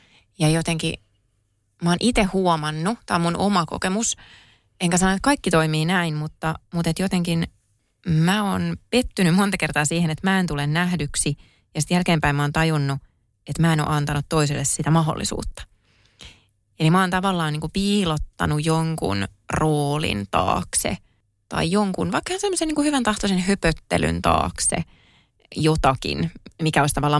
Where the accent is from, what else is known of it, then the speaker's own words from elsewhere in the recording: Kouvola, Kymenlaakso, Finland; vitsailin, että mä oon Kouvolasta.